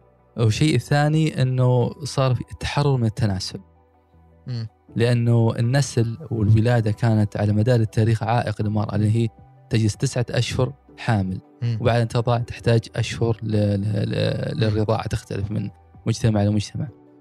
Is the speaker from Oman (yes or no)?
no; Saudi Arabia; وهذا للأسف حتى موجود ما زال عندنا في السعودية